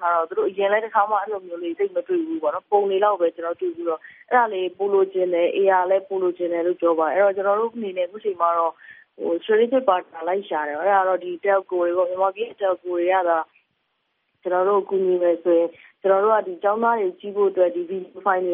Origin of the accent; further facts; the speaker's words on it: Yangon, Yangon Region, Myanmar; ကျွန်တော်ဆိုရန်ကုန်မှာပဲမွေးရန်ကုန်မှာပဲကြီး